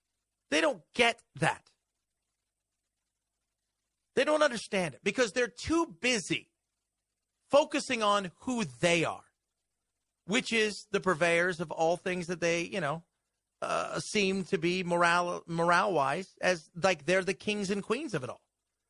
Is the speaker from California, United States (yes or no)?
yes; Los Angeles, California, United States; also born or lived in Sacramento / London / San Antonio / San Diego; I grew up in Los Angeles. I've lived in Sacramento. I lived in London. I lived in San Antonio. I lived in San Diego.